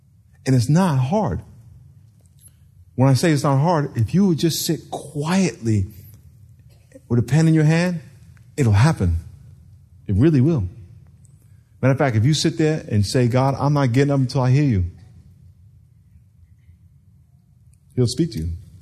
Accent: New York, United States; We're both from New York.

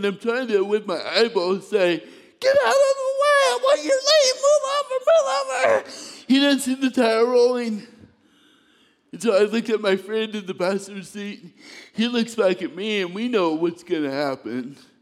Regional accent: Phoenix, Arizona, United States; I'm from Phoenix. I know what you're thinking. We're so sorry. You know what though? Phoenix is all beach. It really is. There's just no ocean there.

